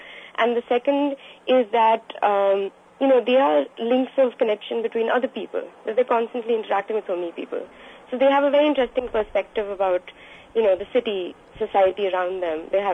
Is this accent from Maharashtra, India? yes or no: no; Delhi, India; Well, for starters, I am from Delhi